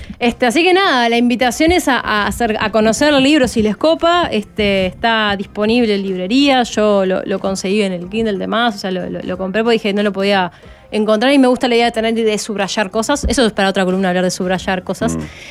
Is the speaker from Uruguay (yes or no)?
yes; Uruguay